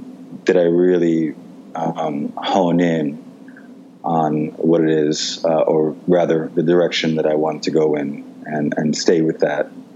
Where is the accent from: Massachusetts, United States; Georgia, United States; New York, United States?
New York, United States; Well, I am from New York, and I've been making films in New York for my whole life